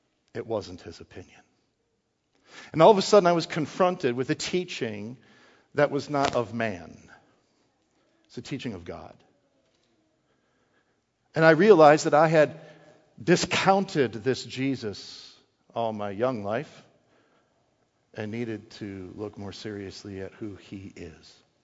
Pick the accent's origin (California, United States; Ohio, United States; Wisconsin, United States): Wisconsin, United States; I grew up in Wisconsin, and I love my family.